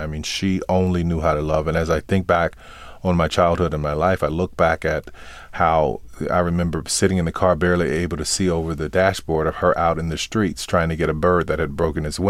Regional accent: New Orleans, Louisiana, United States; born there; Yeah, or like I'm from New Orleans?

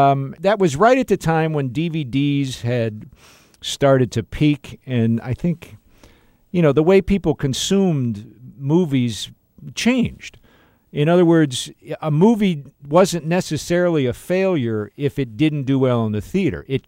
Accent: Rolling Meadows, Illinois, United States; I grew up in Rolling Meadows, Illinois. That's where I grew up.

